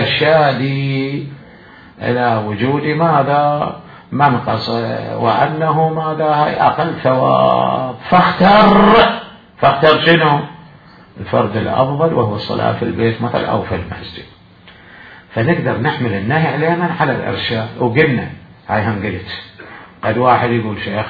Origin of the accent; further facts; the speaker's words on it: Najaf, Najaf Governorate, Iraq; لأن الحمامات اللي أول كانت عندنا بالنجف